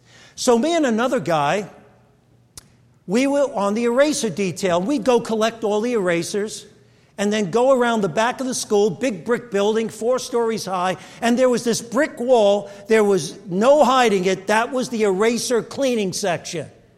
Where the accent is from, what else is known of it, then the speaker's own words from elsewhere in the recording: Brooklyn, New York, United States; When I was a kid growing up in Williamsburg, Brooklyn